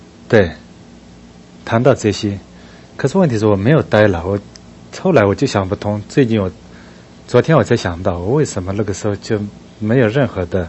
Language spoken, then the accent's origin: Chinese; Tibet, China; 我们西藏人又喜欢画，所以就是工作好找的要命。